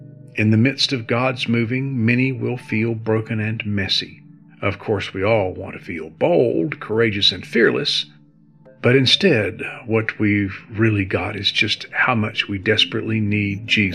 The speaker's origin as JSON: {"language": "English", "region": "Southeast", "country": "United States", "tie": "born or raised there", "said": "I grew up in the Southeast Bible Belt"}